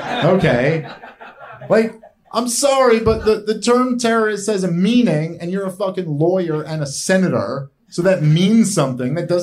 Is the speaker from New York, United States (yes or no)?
yes; New York City, New York, United States; Like, I'm a New Yorker, born and raised. I lived in the city my whole life, and I love big cities.